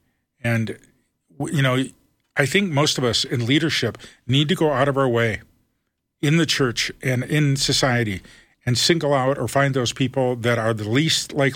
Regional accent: Toledo, Ohio, United States; That's why I grew up in Toledo, the best scale system in the world

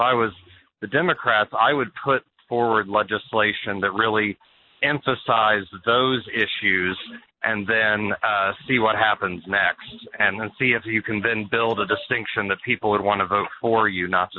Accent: Michigan, United States; there are even some ballot initiatives in Florida and in my home state of Michigan

